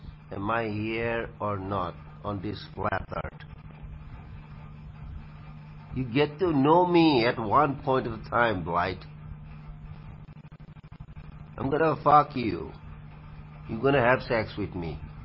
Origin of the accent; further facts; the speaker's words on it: Hillsborough Township, New Jersey, United States; Fuck you! Hillsborough Township.